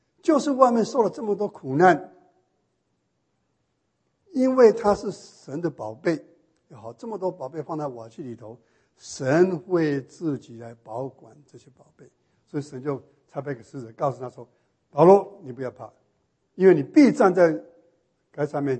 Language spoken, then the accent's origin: Chinese; Taiwan; 有时候我记得小时候在台湾呢